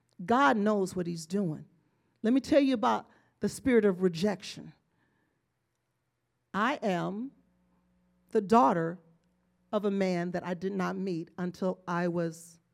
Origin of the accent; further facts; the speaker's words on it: Bruton, Alabama, United States; born there; My mother, I was born in Alabama in a country town that I will not even pronounce. Well, you haven't heard it, but I'll say it. It's called Bruton.